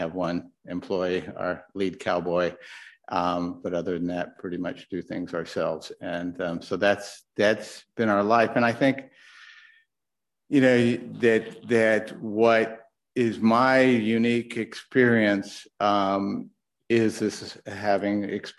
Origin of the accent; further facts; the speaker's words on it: Portland, Oregon, United States; But I grew up in Portland. Grew up in a family with a family business, a contracting business that was in the basement of our home. A big Irish Catholic family, of which I was the baby of eight.